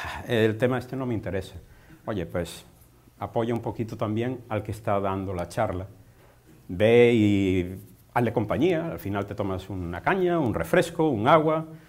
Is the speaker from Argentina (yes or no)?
no; Venezuela; resulta que yo me crié en Venezuela